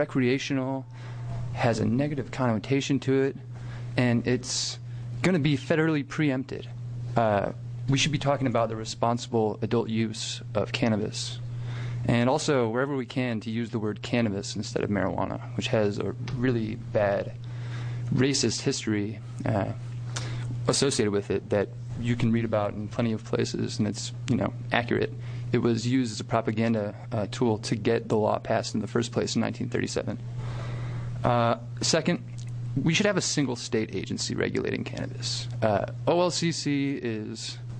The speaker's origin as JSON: {"language": "English", "town": "Portland", "region": "Oregon", "country": "United States", "said": "For the record … from Portland, Oregon."}